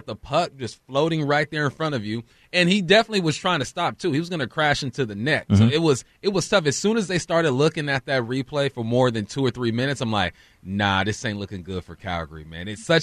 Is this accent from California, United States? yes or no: yes; California, United States; I lean to the Warriors because they're a Cali team. I'm from Cali.